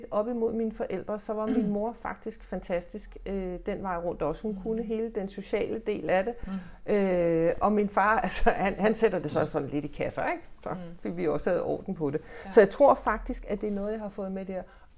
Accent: Copenhagen, Capital Region of Denmark, Denmark; Jeg er, som det, man sikkert kan høre på dialekten, født og opvokset i København, midt i København.

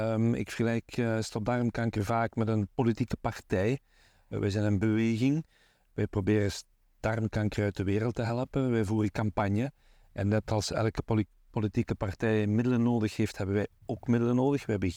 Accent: Diepenbeek, Limburg, Belgium; ik ben afkomstig van Diepenbeek

